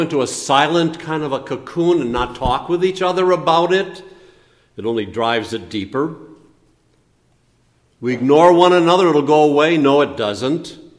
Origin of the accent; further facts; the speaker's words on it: Minnesota, United States; I grew up in the Midwest. Naomi did. We're Minnesota born and bred. We grew up with Minnesota nice